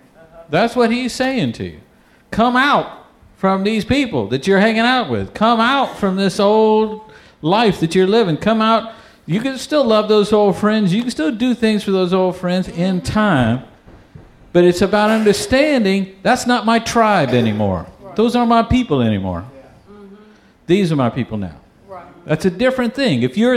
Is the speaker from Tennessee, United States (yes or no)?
no; Texas, United States; I'm from Texas, so I'm going to tell you all about Texas things now.